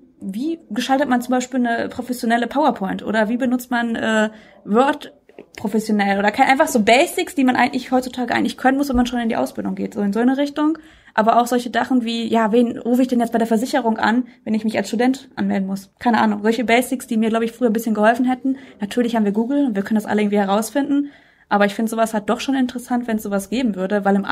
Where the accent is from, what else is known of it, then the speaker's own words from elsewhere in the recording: Gelsenkirchen, North Rhine-Westphalia, Germany; Da, wo der Moviepark ist. Gelsenkirchen. Das fängt schon an Kirchhellen. Also in Kirchhellen, Dorfgymnasium.